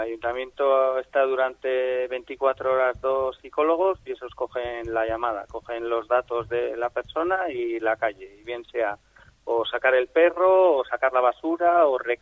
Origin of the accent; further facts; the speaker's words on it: Amurrio, Basque Country, Spain; Pues soy de Amurrio